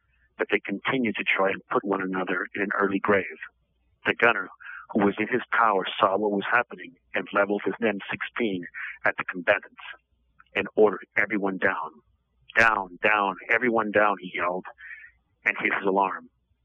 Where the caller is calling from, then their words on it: San Quentin, California, United States; I'm calling from San Quentin State Prison's death row